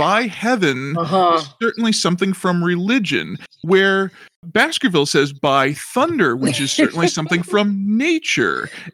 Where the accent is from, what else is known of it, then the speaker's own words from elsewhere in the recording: England, United Kingdom; but I'm not going to say naughty words in this because I'm an Englishman.